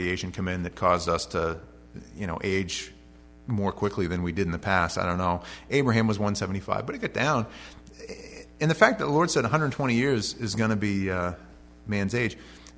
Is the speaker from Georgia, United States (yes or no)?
no; East Millinocket, Maine, United States; We grew up in East Millinocket. I'm 40, almost 41.